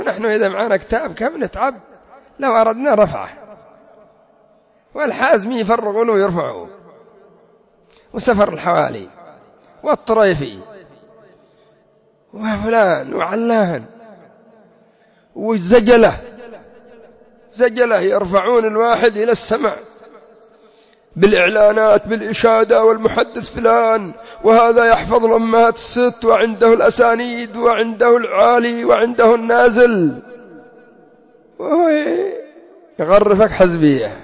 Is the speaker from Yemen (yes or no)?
yes; Yemen; لكن عندنا في اليمن حزب الرشاد السلفي سروري